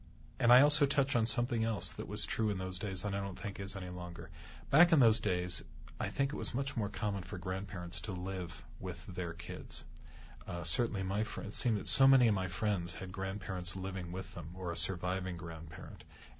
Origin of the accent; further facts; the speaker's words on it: California, United States; also born or lived in St. Louis, Missouri; I'm from St. Louis. Grew up in California, went back to St. Louis as a graduate student, and still have some friends there and family.